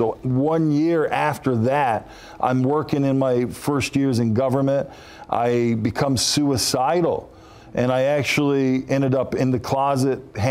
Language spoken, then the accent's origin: English; Canada; I'm from Canada, guys, and it's still winter.